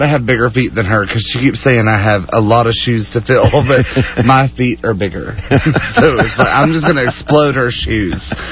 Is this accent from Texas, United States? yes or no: yes; Deer Park, Texas, United States; also born or lived in Jewett; No, I was actually born and raised in Jewett, Texas.